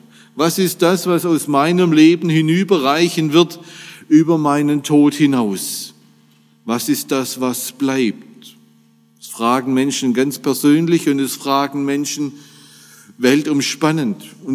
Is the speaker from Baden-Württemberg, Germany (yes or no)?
yes; Stuttgart, Baden-Württemberg, Germany; Ich komme selbst aus Bad Cannstatt